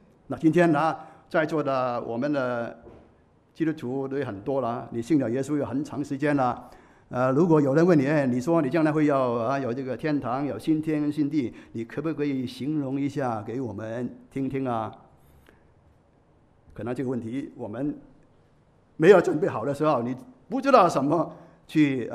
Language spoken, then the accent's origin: Chinese; Hong Kong; 那我们香港人都比较高寿了